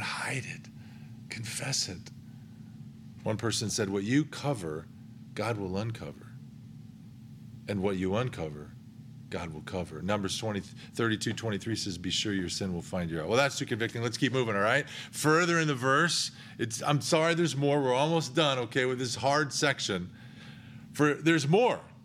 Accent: Midwest, United States; And I grew up in the Midwest as well, so I know what humidity's like.

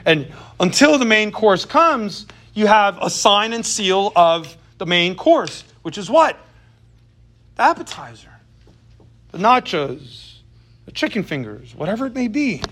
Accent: New York, United States; I grew up in New York, saw old pigeons all the time

